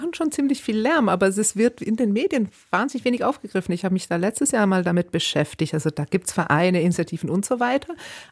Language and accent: German; Switzerland; Aber als Schweizerin würde ich halt auch immer sagen, Demokratie ist so viel mehr als jetzt nur dieser eine Wahlgang.